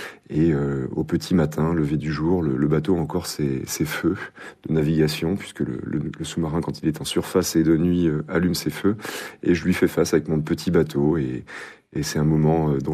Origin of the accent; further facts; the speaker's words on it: Rennes, Brittany, France; born there; de zones comme Rennes où je suis né